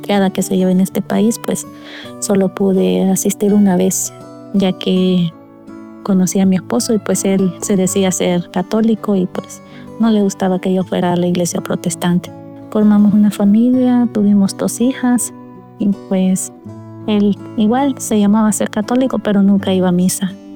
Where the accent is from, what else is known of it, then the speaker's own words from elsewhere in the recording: El Salvador; now in Baltimore, United States; soy salvadoreña, actualmente vivo en Baltimore, Maryland.